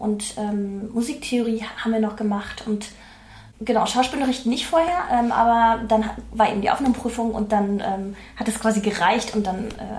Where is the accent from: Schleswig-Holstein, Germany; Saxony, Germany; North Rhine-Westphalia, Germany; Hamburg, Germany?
Saxony, Germany; Leipzig; now in Berlin, Germany; Ich bin aus Leipzig, bin aber jetzt nach Berlin gezogen und wohne jetzt quasi richtig in Berlin. Habe jetzt auch länger in Berlin gearbeitet und mich deswegen entschieden, mal wirklich hierher zu ziehen, weil ich die Stadt auch so liebe.